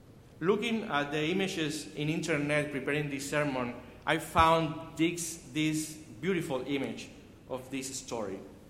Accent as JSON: {"language": "English", "country": "Cuba", "first_language": "Spanish", "second_language": "English", "said": "You know, I'm Cuban. My first language is Spanish. You know, the accent is."}